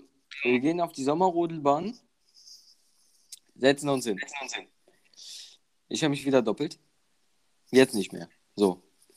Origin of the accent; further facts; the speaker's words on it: Bonn, North Rhine-Westphalia, Germany; born there; Also ich komme gebürtig aus Bonn.